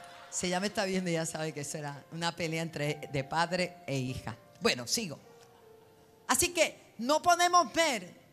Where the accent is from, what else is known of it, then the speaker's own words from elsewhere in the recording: Bayamón, Puerto Rico; also born or lived in New York; de la calle 13 de Bayamón Garden, donde me crié. Vine grandecita de Nueva York, pero me crié allí.